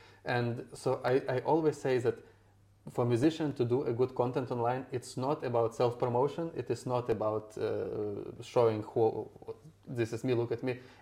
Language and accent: English; Ukraine; English is a second language; When I was growing up in Ukraine, my family and we didn't have a lot of money